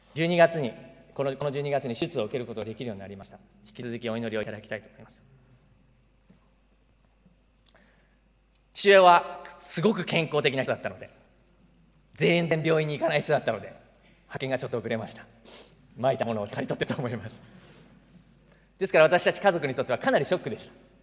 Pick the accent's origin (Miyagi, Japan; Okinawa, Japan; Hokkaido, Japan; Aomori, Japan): Miyagi, Japan; Sendai; now in Tokyo, Japan; 私の田舎は宮城県の仙台なんです。田舎から出てきた、東京に出てきた人はこういう感覚を持ってると思うんですけど